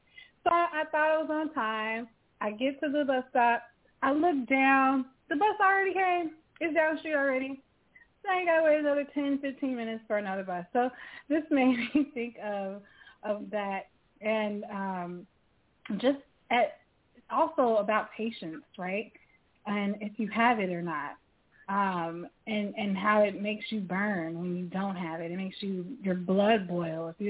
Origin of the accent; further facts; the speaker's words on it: Chicago, Illinois, United States; I always say, I'm from Chicago